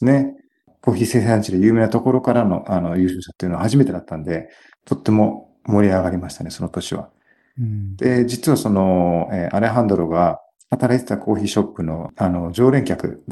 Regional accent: El Salvador; Japanese is a second language; moved away as an adult; also born or lived in Melbourne, Australia; 以前はですね、故郷のエルサバドルで、現地の先生、英語と科学の先生を、3年やってました。

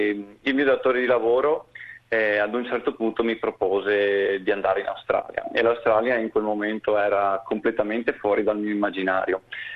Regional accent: Veneto, Italy; ancorati alla mia terra natia, Da buon veneto non mi smentisco, nel senso che mi sento estremamente radicato e vicino alla terra da cui provengo.

